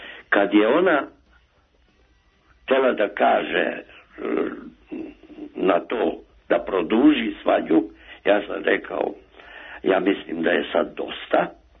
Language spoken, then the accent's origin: Serbian; Subotica, Vojvodina, Serbia; A ja sam Subotičanin Mađar.